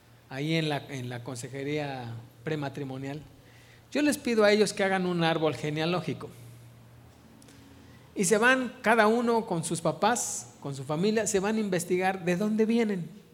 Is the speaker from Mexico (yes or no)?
yes; Mexico; born there; yo sí me pregunté, ¿por qué nací en México? ¿Por qué no en Alemania?